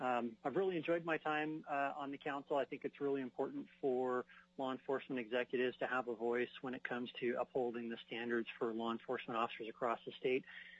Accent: Anchorage, Alaska, United States; I grew up in Anchorage, went to high school here, went to college a couple times here

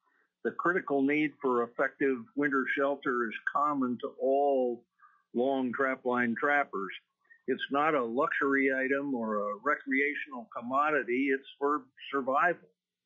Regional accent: Fairbanks, Alaska, United States; I'm from Fairbanks.

